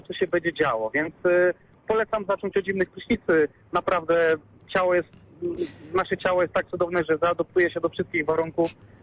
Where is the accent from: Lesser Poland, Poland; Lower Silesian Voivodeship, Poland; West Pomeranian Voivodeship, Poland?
West Pomeranian Voivodeship, Poland; Świnoujście; Ja pochodzę z Świnoujścia